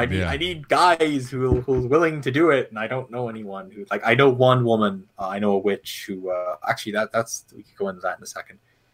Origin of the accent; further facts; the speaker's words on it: Ireland; I obviously, again, I'm Irish.